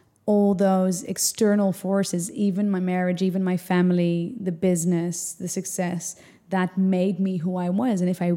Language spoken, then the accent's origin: English; Amsterdam, North Holland, Netherlands; now in New Zealand; Moved to New Zealand. I'm originally from Amsterdam. That's literally the other side of the world.